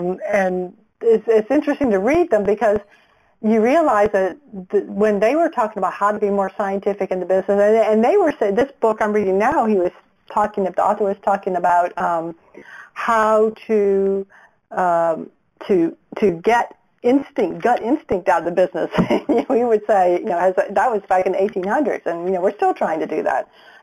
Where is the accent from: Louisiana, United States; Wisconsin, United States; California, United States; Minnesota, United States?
Louisiana, United States; so that does have a Chinese sound to it. And but what's interesting is I grew up in Louisiana, and it was in the early 80s